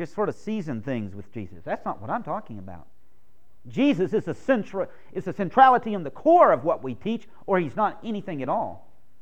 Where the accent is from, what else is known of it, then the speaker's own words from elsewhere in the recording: Texas, United States; I grew up in East Texas